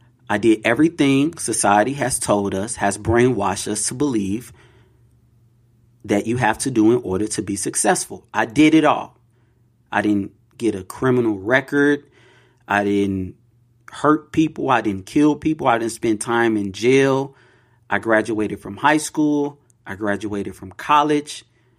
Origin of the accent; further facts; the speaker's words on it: Chicago, Illinois, United States; WGN, you know, NBC, growing up in Chicago. So we would watch the news. We grew up very poor.